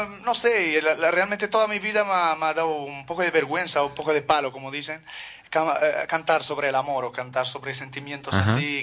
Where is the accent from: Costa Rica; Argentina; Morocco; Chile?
Morocco; Yo soy de Marruecos.